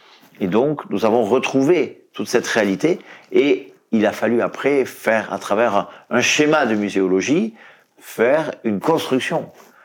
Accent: Alet-les-Bains, Occitanie, France; born there; D'abord, je suis né à Alette-les-Bains. Alette-les-Bains, une cité médiévale du département de l'Aude, au cœur de l'Occitanie, dans cette haute vallée de l'Aude, au sud de Carcassonne.

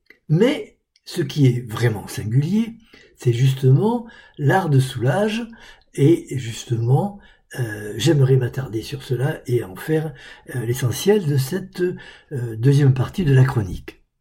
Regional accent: Occitanie, France; qui nous touche, on peut dire, en tant qu'Occitan

